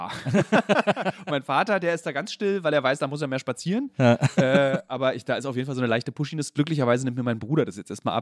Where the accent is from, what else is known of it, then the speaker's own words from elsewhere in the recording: Berlin, Germany; du bist ja als Berliner gewöhnt, im Radius von 5 Minuten deiner Schule zur Schule zu gehen.